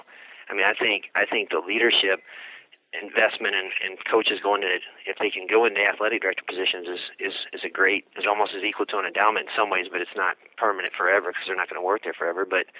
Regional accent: Iowa, United States; but I'm from Iowa.

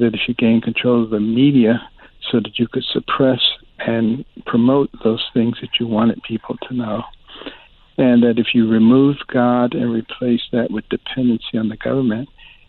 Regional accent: Detroit, Michigan, United States; Well, you know, I grew up in Detroit, so I was a Democrat. Detroit and Boston, Democrat strongholds.

